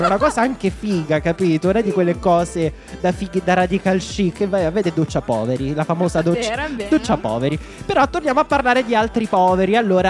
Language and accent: Italian; Viterbo, Lazio, Italy; io vengo da Viterbo, che è una delle famose città termali